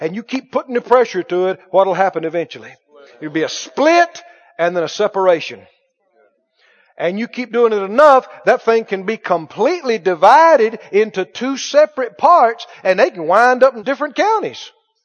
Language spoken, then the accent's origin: English; Mississippi, United States; I'm from Mississippi, and I've done split a lot of firewood in my time.